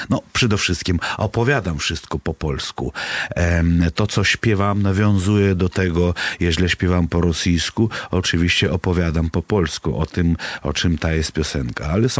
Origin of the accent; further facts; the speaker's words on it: Siberia, Russia; Ja urodziłem się na Syberii, wychowałem się tam, matka moja Rosjanka, ojciec pół Polak, pół Rosjanin